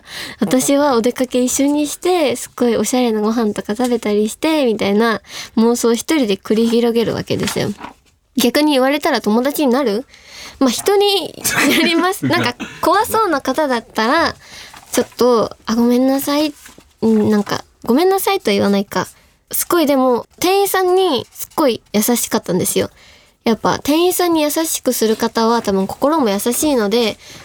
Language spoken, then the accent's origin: Japanese; Yamaguchi, Japan; 私山口県出身なんですけど